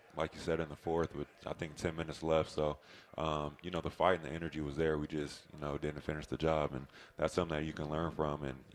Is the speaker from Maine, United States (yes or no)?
no; California, United States; No, it's not new, but then again, I'm from California, so I do appreciate the sun.